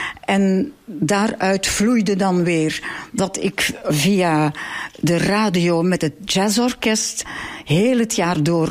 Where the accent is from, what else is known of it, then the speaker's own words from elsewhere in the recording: Antwerp, Belgium; En ik kom uit de Kempen.